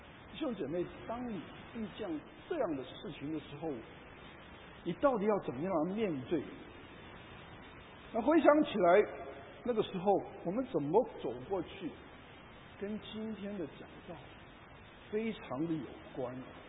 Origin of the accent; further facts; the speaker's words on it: Taiwan; 那我们从台湾来的话，我们都是做红蛋。